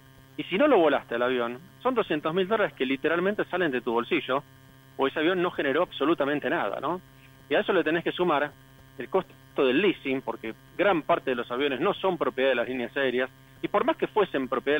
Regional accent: Argentina; Esa es la gran preocupación que nosotros como argentinos tenemos que tener en cuenta

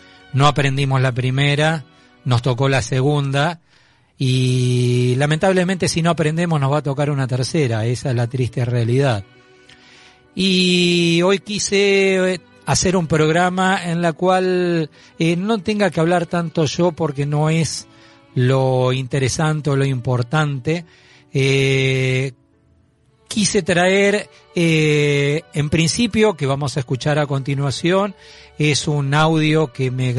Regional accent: Argentina; ayudando a exigir lo que nos merecemos como ciudadanos argentinos.

